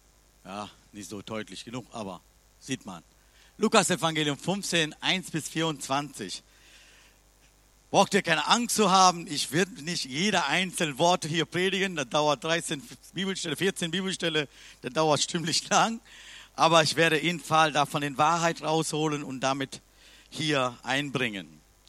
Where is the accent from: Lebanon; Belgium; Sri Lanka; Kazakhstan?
Sri Lanka; German is a second language; obwohl ich bin aus Sri Lanka, ich kann noch diese Geschichte verstehen. Ich bin keine Jude